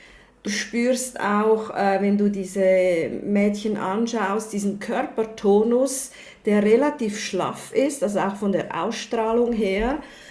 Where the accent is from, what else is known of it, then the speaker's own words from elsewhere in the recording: Switzerland; Und ich bin ja in der Schweiz aufgewachsen.